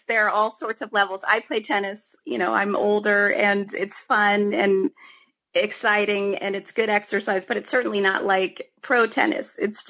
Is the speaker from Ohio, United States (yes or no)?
yes; Cincinnati, Ohio, United States; I am from Cincinnati, as you know. So Cincinnati tends to be a setting for most of my work, just because I'm more familiar with it.